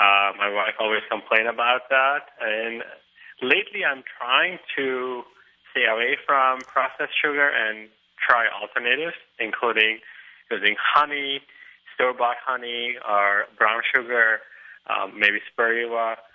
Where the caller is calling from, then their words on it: Buffalo, New York, United States; Hi, Zorba. … I'm from Buffalo, New York.